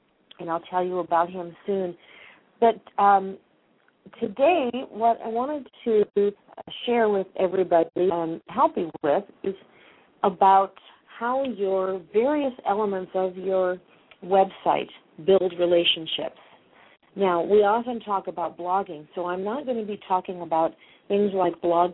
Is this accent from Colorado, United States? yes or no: no; Chicago, Illinois, United States; I'm from Chicago originally, and my father and my aunt still live up in Chicago